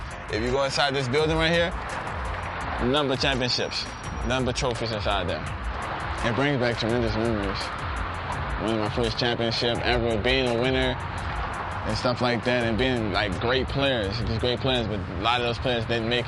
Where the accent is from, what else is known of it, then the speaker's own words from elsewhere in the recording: New Orleans, Louisiana, United States; Basically, we are in the heart of New Orleans. We call this the Seven Ward. So I started my very first years of playing football.